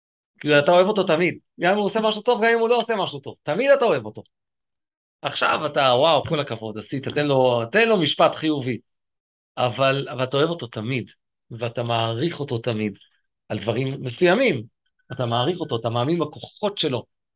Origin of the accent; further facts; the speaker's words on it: Tel Aviv, Tel Aviv District, Israel; לא, אני תל אביב, גורדון פינה דיזינגוף, שם גדלתי.